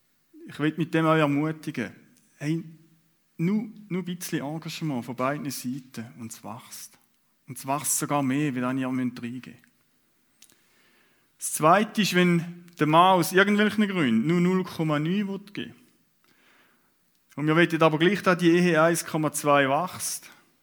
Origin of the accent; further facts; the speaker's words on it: Switzerland; Die gegenseitige Unterordnung können wir als Schweizer mit demokratischem Verständnis, glaube ich, gut verstehen.